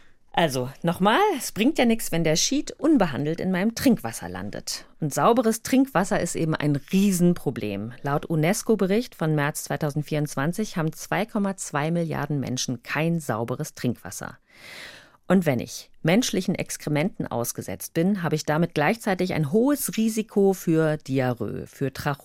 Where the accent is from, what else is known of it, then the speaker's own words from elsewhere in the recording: Rhineland, Germany; Das kam mir als Rheinländerin mit einer Schwäche für Karlauer sehr entgegen.